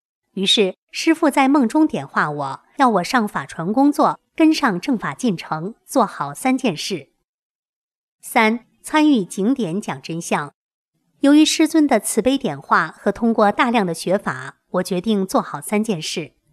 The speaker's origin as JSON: {"language": "Chinese", "country": "Taiwan", "said": "他不太友善地问我是不是日本人，因为感觉我像日本人。我说我是台湾人。"}